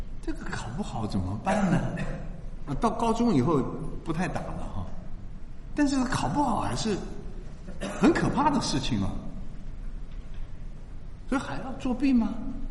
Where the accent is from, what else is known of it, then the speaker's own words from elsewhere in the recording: China; 谁说我们中国人是一盘散沙？